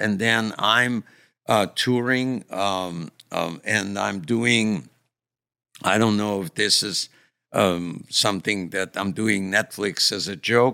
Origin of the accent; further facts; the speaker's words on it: Ukraine; English is a second language; I grew up in Ukraine and I speak Russian to my wife.